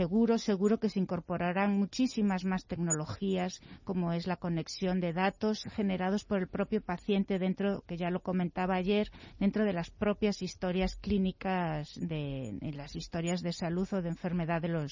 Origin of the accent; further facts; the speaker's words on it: Galicia, Spain; tenemos que decir que somos médicos gallegos